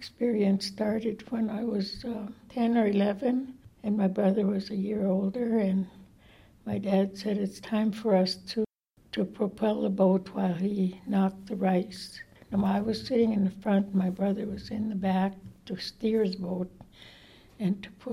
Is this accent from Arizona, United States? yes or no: no; Nett Lake, Minnesota, United States; I am an elder here from the reservation. I was born here up in Hattie Brown's house. Grew up as a child here.